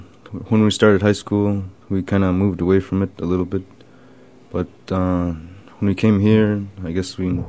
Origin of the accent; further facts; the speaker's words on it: Kwigillingok, Alaska, United States; We're from Kuikluk. It's in southwest Alaska, right outside of Bethel.